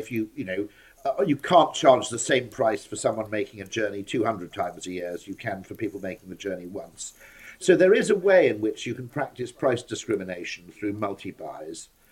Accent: Wales, United Kingdom; I'm Welsh

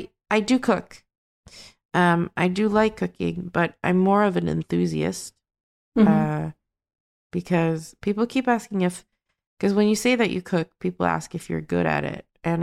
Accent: Sweden; I grew up in Sweden.

